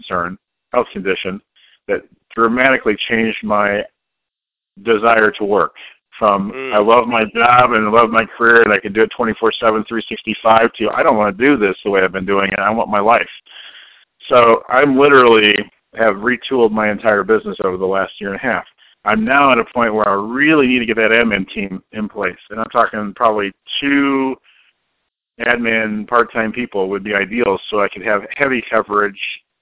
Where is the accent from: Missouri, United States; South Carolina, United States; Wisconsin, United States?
Missouri, United States; St. Louis; I am from St. Louis.